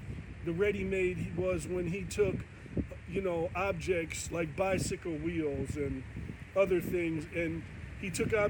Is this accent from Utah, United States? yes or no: no; Chicago, Illinois, United States; I mean, the city, but I also, I'm a Chicagoan as well